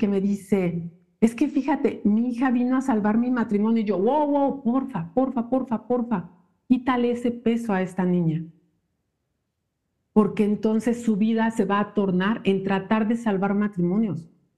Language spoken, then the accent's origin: Spanish; Mexico City, Mexico; born there; No, nací en Ciudad de México, pero yo me siento zacatecana.